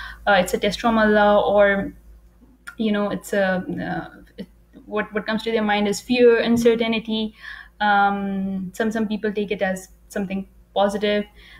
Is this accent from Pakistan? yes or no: yes; Pakistan; now in Dammam, Saudi Arabia; I am joining you guys from Dammam, Saudi Arabia. Originally, I'm from Pakistan, but I'm living with my husband and two children here in Saudi Arabia.